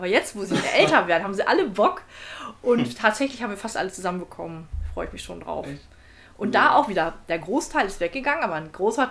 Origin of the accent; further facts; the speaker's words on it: Braunschweig, Lower Saxony, Germany; also born or lived in Salzdahlum / Schöppenstedt; ich bin gebürtige Braunschweigerin, habe ein paar Jahre dann, 10 Jahre dort verbracht und bin dann meinen Eltern nach Salzdahlem im Landkreis und von da aus dann nochmal nach Schöppenstedt ein paar Jahre.